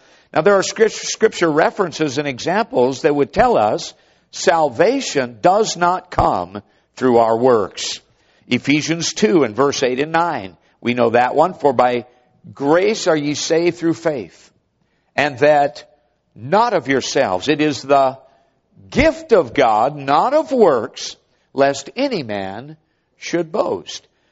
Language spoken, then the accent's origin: English; Minnesota, United States; When I grew up in Minnesota, I found out very quickly Dad was not concerned about what ditch I went in.